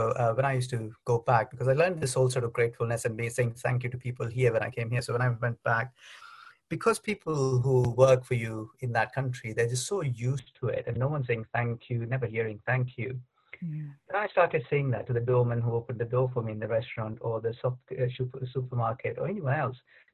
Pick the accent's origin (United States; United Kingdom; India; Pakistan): India; moved away; I just mentioned, so I am from India